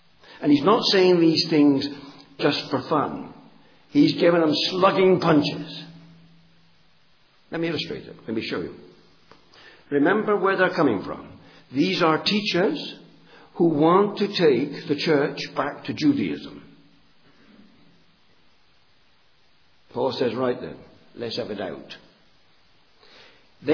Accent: England, United Kingdom; I'm English.

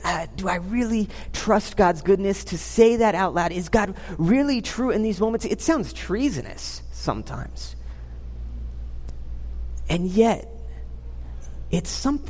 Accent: California, United States; I grew up in Southern California.

